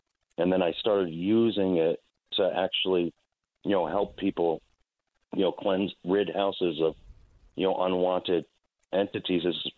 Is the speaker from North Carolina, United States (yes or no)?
no; Norwalk, Connecticut, United States; I was born in Norwalk, Connecticut, so I'm an old school Norwalk type of guy.